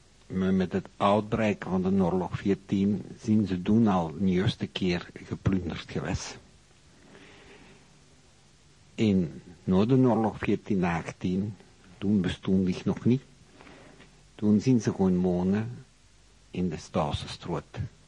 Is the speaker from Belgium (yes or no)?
yes; Tongeren, Limburg, Belgium; also born or lived in Sint-Truiden; now in Hasselt, Belgium; gedurende mijn leven heb ik mijn jeugd doorgebracht in Tongeren en het grootste deel van mijn leven heb ik in Sint-Truiden doorgebracht. En nu woon ik al 5 jaar in Hasselt. Dus ik heb eigenlijk de hele provincie bewoond.